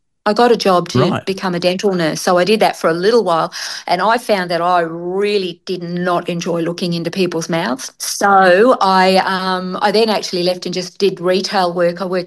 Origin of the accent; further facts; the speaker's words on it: Australia; also born or lived in England; I had my second birthday just a couple of months after we arrived in Australia. So I was born in England but raised in Australia, and I'm Aussie through and through.